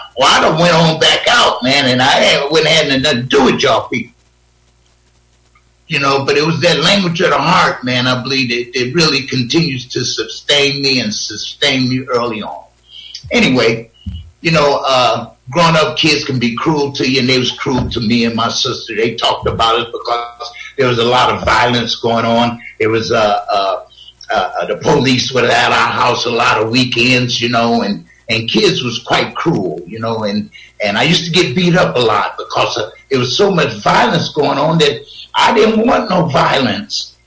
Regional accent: Akron, Ohio, United States; I grew up in Akron, on the west side of Akron, you know, and my ghetto wasn't no harder than nobody else's

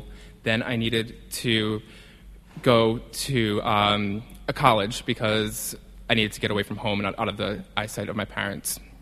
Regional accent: Providence, Rhode Island, United States; I grew up in Providence. I actually grew up in a suburb of Providence. It was very cookie-cutter neighborhood, you know, very well-manicured lawns. Everyone had 2.5 children.

